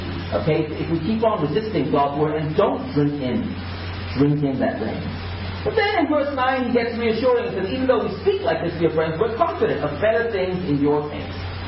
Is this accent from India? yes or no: yes; India; also born or lived in Europe / United States; although I'm Indian, I grew up in Europe and in the States